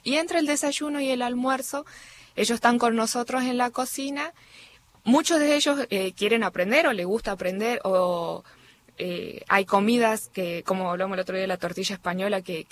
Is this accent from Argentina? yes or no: yes; Salta, Argentina; Yo soy de Salta